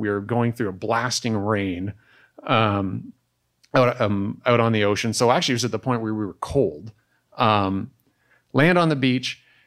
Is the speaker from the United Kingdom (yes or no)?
no; Canada; Now, my French, and I'm ashamed as a Canadian to say this, is not that great.